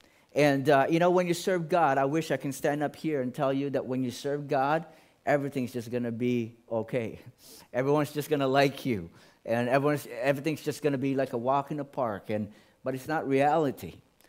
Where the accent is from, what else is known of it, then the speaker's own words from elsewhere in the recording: Philippines; I grew up in the Philippines, and we live by the ocean.